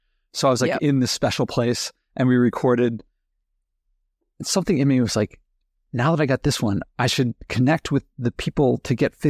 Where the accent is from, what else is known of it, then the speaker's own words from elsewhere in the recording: Philadelphia, Pennsylvania, United States; I'm from Philadelphia